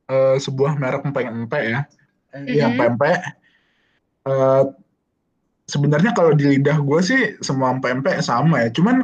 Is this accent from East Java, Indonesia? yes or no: no; Medan, North Sumatra, Indonesia; kalau di Medan karena itu kampung gua